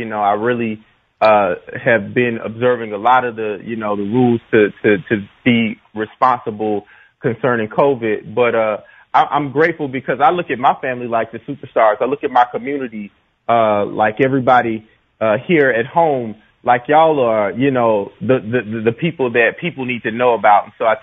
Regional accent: Charlotte, North Carolina, United States; now in Georgia, United States; You know, I moved to Georgia from Charlotte, you know, but I got a lot of my, you know, roots. And a lot of my start, you know, in the Carolinas, in Charlotte, Rock Hill and Charlotte

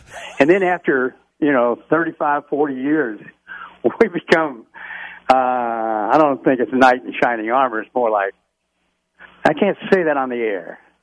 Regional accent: the South, United States; I'm crazy about the South, and I'm from there, and I'm I live in Florida now

